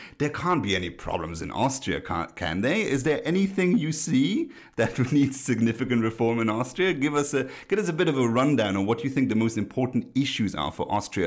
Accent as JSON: {"language": "English", "country": "Luxembourg", "said": "You know, I'm originally from Luxembourg, and we are a very high migration country"}